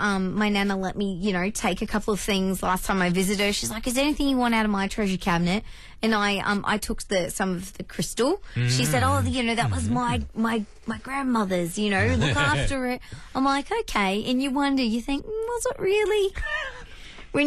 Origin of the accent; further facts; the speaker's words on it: Sunshine Coast, Queensland, Australia; I'm from the Sunny Coast. It's a beautiful part of the world as well.